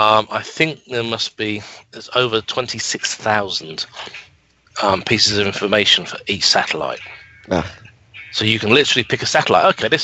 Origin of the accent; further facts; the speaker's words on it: United Kingdom; now in United States; from Keswick in the Lake District to my hometown in the UK to here in the US